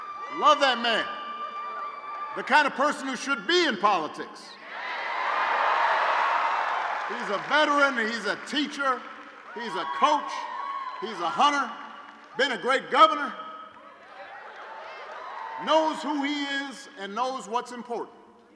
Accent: Chicago, Illinois, United States; I was in my hometown, Chicago. I got some Chicagoans left.

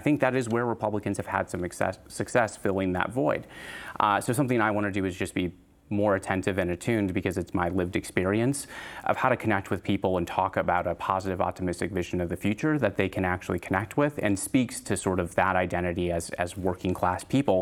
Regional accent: Two Rivers, Wisconsin, United States; born there; I was born in Two Rivers, Wisconsin, and I think that the story of Two Rivers and neighboring Manitowoc mirrors a lot of communities around this state.

